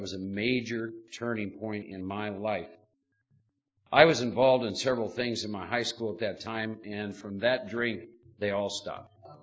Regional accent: Iowa, United States; also born or lived in Midwest; I was born and raised in Iowa, second oldest of four boys in a farming community. Spent the first 24 years of my life in the Midwest.

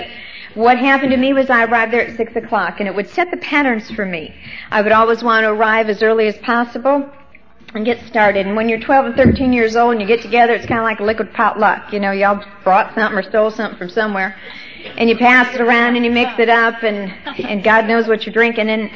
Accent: South Dakota, United States; Because you see, I started in the Midwest. I was raised up in some small towns in South Dakota.

